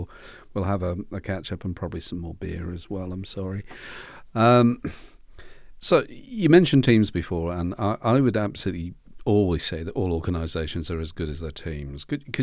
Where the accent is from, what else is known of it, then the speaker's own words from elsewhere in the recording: Congleton, North West England, United Kingdom; my hometown, which for those that you don't know is the wonderful market town of Congleton in Cheshire.